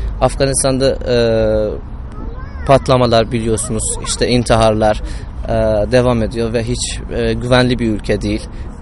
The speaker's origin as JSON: {"language": "Turkish", "country": "Iran", "tie": "born or raised there", "second_language": "Turkish", "moved": "as an adult", "lives_now": "Turkey", "said": "20 yaşındayken Türkiye'ye geldim. 30 yıl önce savaştan dolayı ailem İran'a kaçmışlar ve oradan doğup büyüdüm ben. Ne Afganistan'da, ne İran'da, ne de Türkiye'de kayıtlı değilim ben. Türkiye'de sadece Kars'ta kayıtlıyım."}